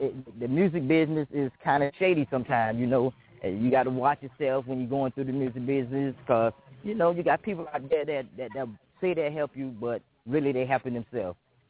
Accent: Miami, Florida, United States; from Miami, Florida. I grew up in Liberty City, Overtown.

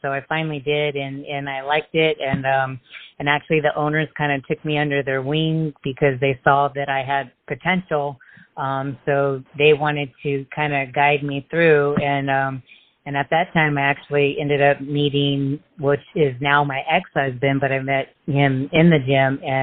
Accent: Long Beach, California, United States; But, yep, I grew up in Long Beach, so I'm born and raised here.

